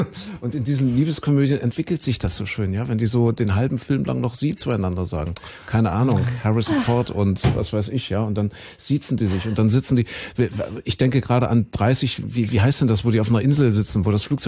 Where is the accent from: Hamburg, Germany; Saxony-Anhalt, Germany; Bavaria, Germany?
Saxony-Anhalt, Germany; Köthen; Also Kuhköthen, dort bin ich ja aufgewachsen in Sachsen-Anhalt.